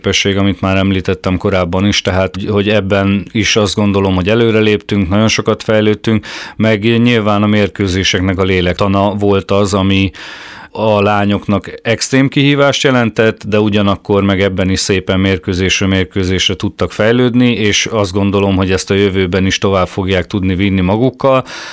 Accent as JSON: {"language": "Hungarian", "town": "Miskolc", "region": "Borsod-Abaúj-Zemplén", "country": "Hungary", "said": "Az, hogy én miskolciként, ezt edzőként"}